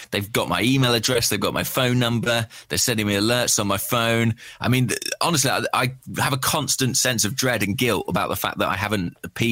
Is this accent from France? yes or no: no; England, United Kingdom; as an Englishman